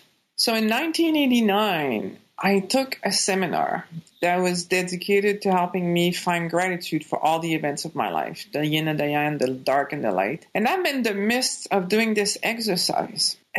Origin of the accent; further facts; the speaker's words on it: Quebec, Canada; born there; I was born in Quebec.